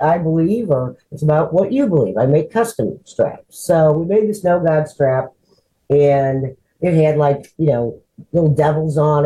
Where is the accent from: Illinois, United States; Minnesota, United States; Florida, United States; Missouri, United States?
Illinois, United States; Peoria; No, actually, I grew up in Peoria, Illinois.